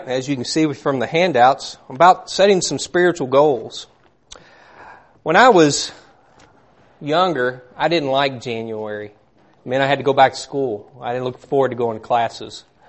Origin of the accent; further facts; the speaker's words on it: Kentucky, United States; I'm originally from Kentucky. Probably couldn't pick that up.